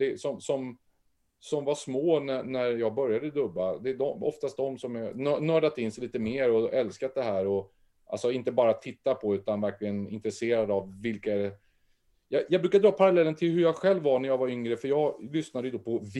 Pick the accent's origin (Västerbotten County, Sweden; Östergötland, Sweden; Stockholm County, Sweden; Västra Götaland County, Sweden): Östergötland, Sweden; Ja, jag är ju Östgöte. Ja, jag är Östgöte på andra sidan Vättern där. Men och den dialekten har jag använt också många gånger.